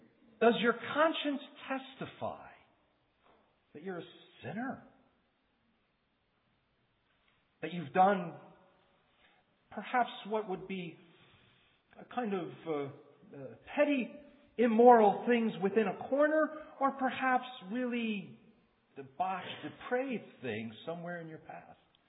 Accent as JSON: {"language": "English", "region": "Florida", "country": "United States", "tie": "born or raised there", "said": "I remember growing up in Florida, how many transplants in Florida and people trying to escape their past"}